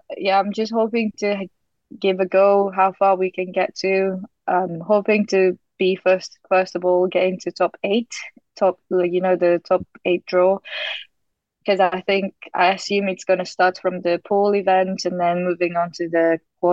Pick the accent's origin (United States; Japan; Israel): Japan; growing up in Japan as a squash player is quite tough